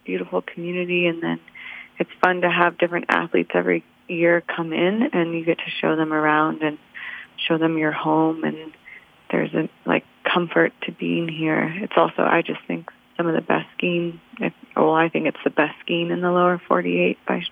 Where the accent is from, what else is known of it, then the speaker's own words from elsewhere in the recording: Jackson, Wyoming, United States; I grew up in Jackson, Wyoming, and I was always in the outdoors.